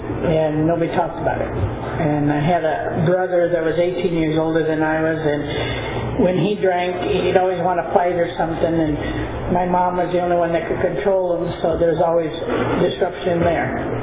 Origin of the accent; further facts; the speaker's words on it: Minnesota, United States; I'm from Minnesota, so the accent will come and it'll stay too, probably. We moved to Minneapolis.